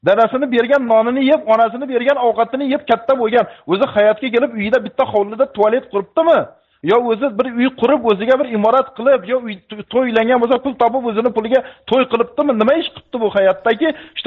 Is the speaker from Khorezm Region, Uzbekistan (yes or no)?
yes; Khorezm Region, Uzbekistan; also born or lived in Tashkent; mana men xorazmlikman. Men Xorazmda masalan turaman, ayrim payt Toshkentda ishlayman, Xorazmga kelib turaman.